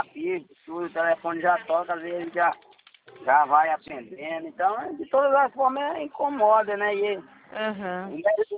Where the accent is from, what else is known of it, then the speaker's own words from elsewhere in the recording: Rio Claro, São Paulo, Brazil; now in Sorocaba, Brazil; Eu sou de Rio Claro, mas eu estou aqui em Sorocaba.